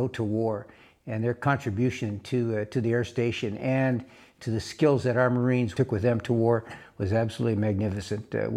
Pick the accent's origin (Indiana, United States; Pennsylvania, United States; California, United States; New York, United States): California, United States; Santa Barbara; born there; I was born in Santa Barbara, and my father was a youngster out at Santa Barbara Airport